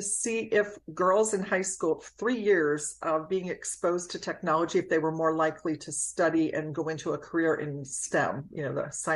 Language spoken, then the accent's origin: English; Cincinnati, Ohio, United States; Well, I grew up in Cincinnati, Ohio, and was part of a restaurant family.